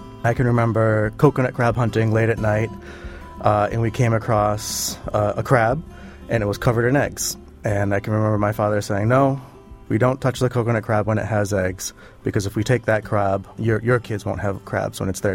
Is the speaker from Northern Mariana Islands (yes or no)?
yes; Saipan, Northern Mariana Islands; I am from Saipan, which is the largest island in the Northern Mariana Islands.